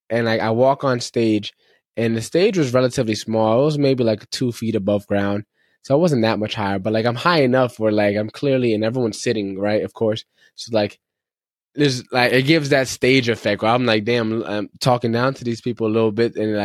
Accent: Connecticut, United States; now in Florida, United States; And I'm from Connecticut, and I'm out here in Florida.

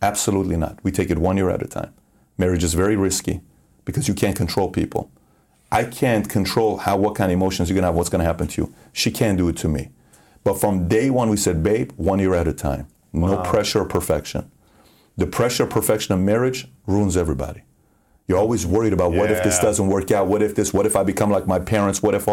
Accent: Iran; her parents don't like me because I'm from Iran.

